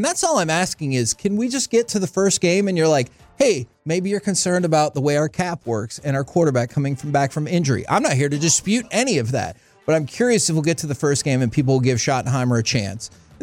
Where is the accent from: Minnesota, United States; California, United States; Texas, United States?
Texas, United States; I was born and raised here in the Metroplex, just like all you guys.